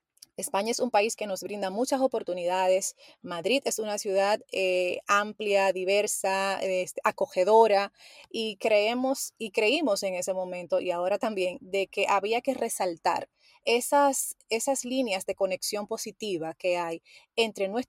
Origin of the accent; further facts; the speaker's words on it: Dominican Republic; sobre todo en República Dominicana, que es de donde soy yo